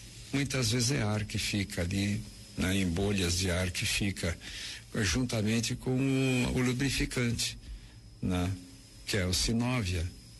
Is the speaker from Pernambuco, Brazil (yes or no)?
no; Caxias do Sul, Rio Grande do Sul, Brazil; lá de Caxias do Sul, da minha terra, aonde eu nasci.